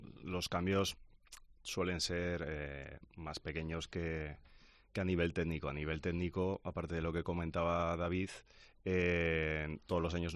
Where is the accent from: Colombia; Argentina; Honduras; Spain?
Spain; Zaragoza, Aragon; Al final somos de Zaragoza